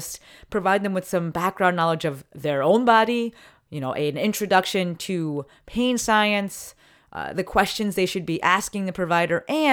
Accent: New Jersey, United States; I'm going back to my home state, Dirty Jersey, going to be in Manasquan.

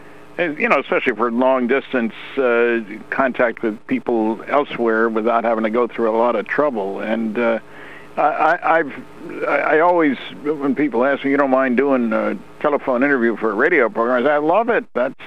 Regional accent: New Jersey, United States; when we grew up in New Jersey, and my mother took my brother and me into New York to Rockefeller Center

